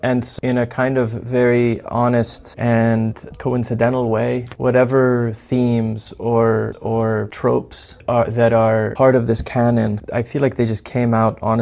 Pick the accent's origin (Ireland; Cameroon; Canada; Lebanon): Lebanon; Beirut, Beirut Governorate; also born or lived in Riyadh, Saudi Arabia; I grew up in Beirut, Lebanon. I was born in Riyadh, Saudi Arabia. My mother is from Indiana, United States, and my father is Syrian.